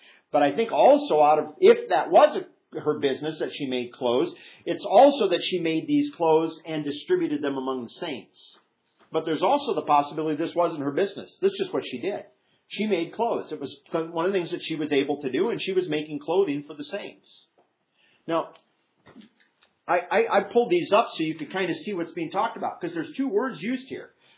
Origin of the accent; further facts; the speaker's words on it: Iowa, United States; I remember it was, I don't know how many years ago, growing up in Iowa